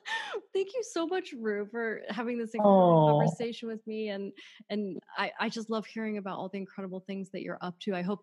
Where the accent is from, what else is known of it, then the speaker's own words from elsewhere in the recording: Rochester, New York, United States; Cause I grew up in Rochester.